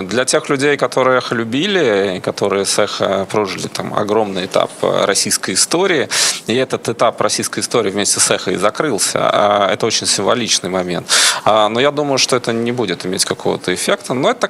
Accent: Kazakhstan; born there; я вообще родился в Казахстане, работаю в Израиле, больше с Европой и так далее

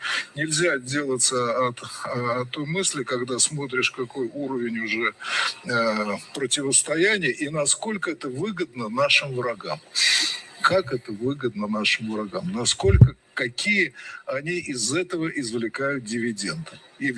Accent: Russia; я россиянин, русский человек

